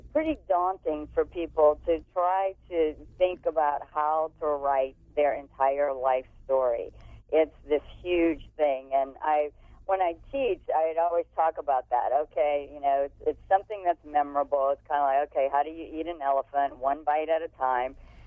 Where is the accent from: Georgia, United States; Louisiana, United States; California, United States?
Louisiana, United States; I started writing for a weekly newspaper in my hometown, South Louisiana, when I was 14.